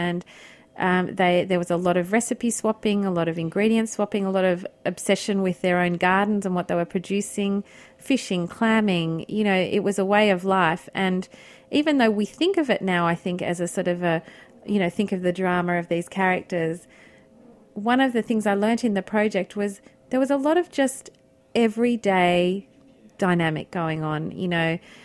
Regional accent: Australia; as an Australian

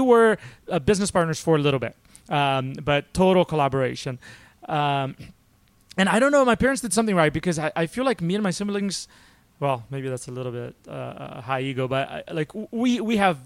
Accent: Rio de Janeiro, Brazil; But my growing up in Rio was very just normal.

